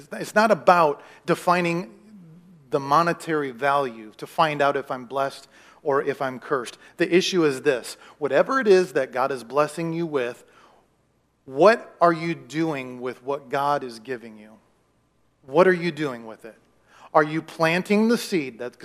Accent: Iowa, United States; You know, I was naive. I'm from Iowa.

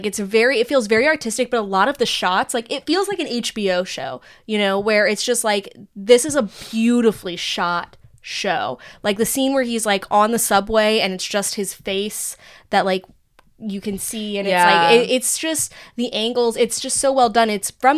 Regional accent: United Kingdom; I am British

